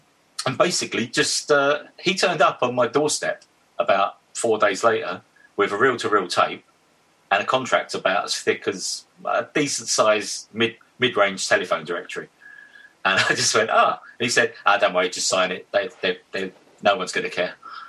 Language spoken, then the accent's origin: English; Witham, East of England, United Kingdom; now in London, United Kingdom; but obviously I came from Witham to London.